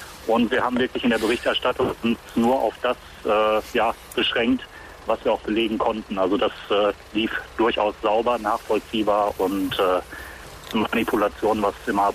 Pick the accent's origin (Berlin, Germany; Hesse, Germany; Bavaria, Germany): Hesse, Germany; Dieburg; ich komme aus Dieburg und bin auch Ex-Soldat.